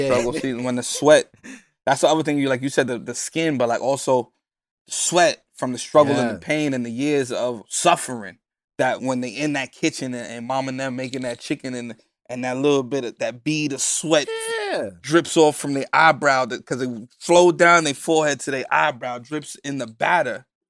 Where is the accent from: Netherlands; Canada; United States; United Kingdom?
United States; Bronx, New York; Look at hip hop. Look at music. I'm from the Bronx.